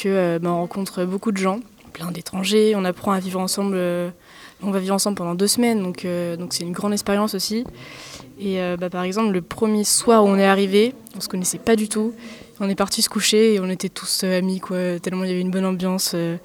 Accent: Brittany, France; je viens de Bretagne et je fais des percussions et de la batterie.

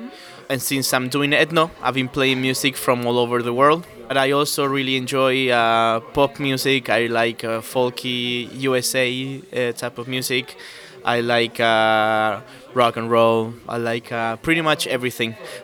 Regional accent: Chile; now in Berlin, Germany; I'm a percussionist. I am from Chile. I'm 30 years old. I lived in Berlin for 3 years, and now I'm planning to move to France this year.

